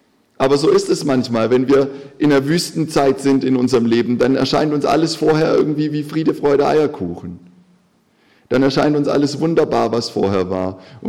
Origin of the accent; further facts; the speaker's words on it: Baden-Württemberg, Germany; ich komme ja aus Schwaben, da hat man immer gesagt, das darfst du fein nicht.